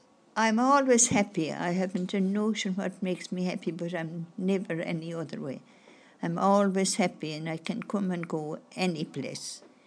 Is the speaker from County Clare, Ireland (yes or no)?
yes; County Clare, Ireland; And I'm from County Clare. I'm not far out. I'm only 4 miles from Limerick. But I'm Clare.